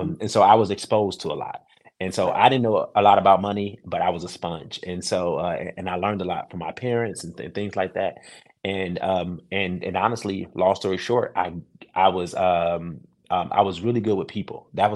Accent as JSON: {"language": "English", "town": "Cleveland", "region": "Ohio", "country": "United States", "moved": "yes", "lives_now": "Atlanta, United States", "said": "I started off when I moved to Atlanta from Cleveland, Ohio."}